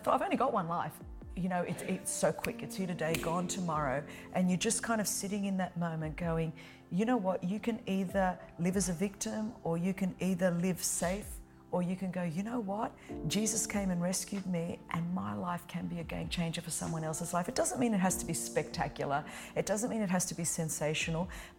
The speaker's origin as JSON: {"language": "English", "country": "Australia", "tie": "born there", "said": "In my own case, you know, I was born in Australia."}